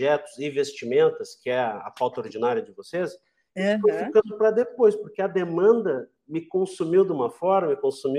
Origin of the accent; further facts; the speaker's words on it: Pelotas, Rio Grande do Sul, Brazil; Porque a minha cidade natal é Pelotas, fica a 150 quilômetros do Uruguai